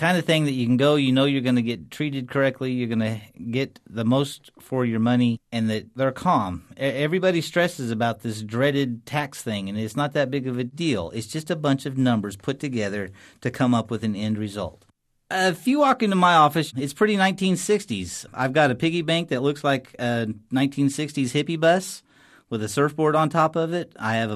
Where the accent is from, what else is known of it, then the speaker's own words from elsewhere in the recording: Norman, Oklahoma, United States; now in Kansas City, United States; I'm a tax preparer. I'm originally from Oklahoma, Norman, Oklahoma, home of the Sooners, go Sooners. I'm currently practicing in Kansas City, Missouri.